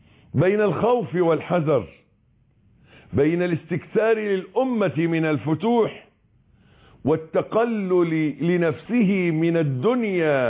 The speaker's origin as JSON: {"language": "Arabic", "country": "Egypt"}